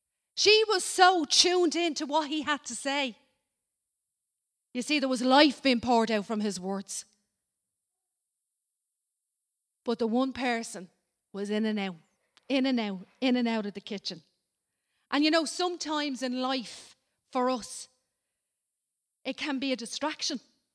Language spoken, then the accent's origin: English; Ireland; And I think as Irish, we all do. We like to do a good turn for people.